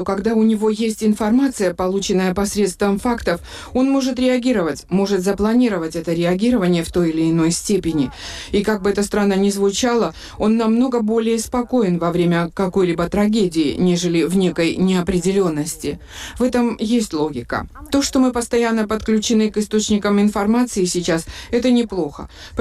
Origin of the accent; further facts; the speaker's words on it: Georgia; Мы, грузины, часто жили при тоталитарных режимах